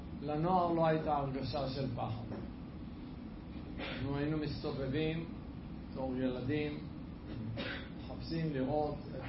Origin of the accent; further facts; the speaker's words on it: Jerusalem, Jerusalem District, Israel; אבל גדלנו בירושלים עם המון המון ציפיות.